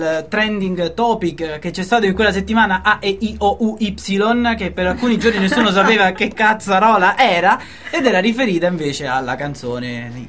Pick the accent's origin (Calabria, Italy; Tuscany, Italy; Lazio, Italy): Lazio, Italy; Rome; Mettiamo i puntini sulle io, vengo da Cinecittà.